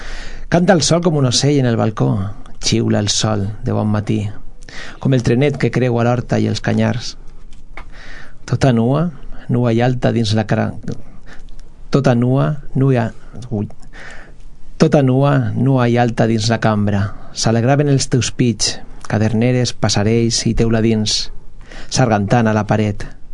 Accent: Valencian Community, Spain; un cantautor de la meva comarca, de la Ribera del Xúquer

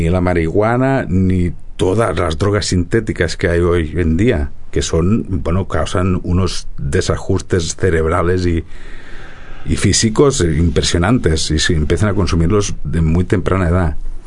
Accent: Spain; first language ca; Spanish is a second language; te lo traduciré a castellano y a mi lengua nativa, que es el catalán

